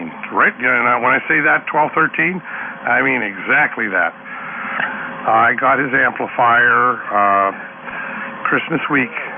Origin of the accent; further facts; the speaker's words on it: Ireland; I was going to say, being Irish, I shouldn't say that.